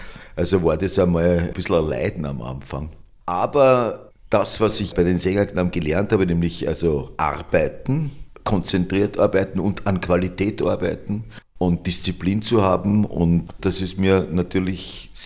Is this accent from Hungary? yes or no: no; Innsbruck, Tyrol, Austria; born there; 48 bin ich in Innsbruck geboren.